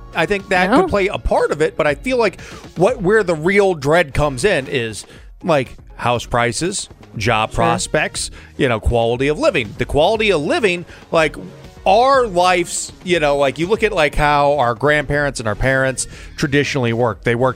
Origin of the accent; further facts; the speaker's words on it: St. Louis, Missouri, United States; Plenty of people when I grew up in St. Louis worked for that, or and had great lives.